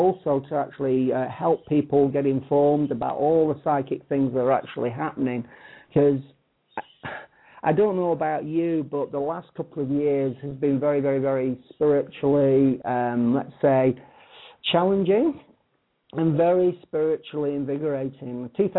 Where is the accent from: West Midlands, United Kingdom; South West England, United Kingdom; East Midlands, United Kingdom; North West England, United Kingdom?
North West England, United Kingdom; Blackpool; also born or lived in Fleetwood; Obviously, people are going to realise from my accent that I am a Pom. I am English. I'm actually originally from the Blackpool area. I was born in Fleetwood, Lancashire, and I did probably about 10, 15 years of my professional work over there.